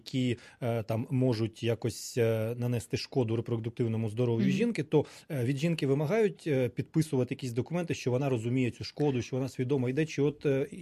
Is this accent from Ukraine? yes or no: yes; Bila Tserkva, Kyiv Oblast, Ukraine; От я сам родом з Білої Церкви